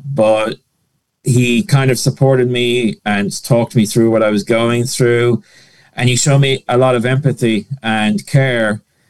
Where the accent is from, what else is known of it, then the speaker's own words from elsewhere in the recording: Connacht, Ireland; So I'm originally from East County Galway.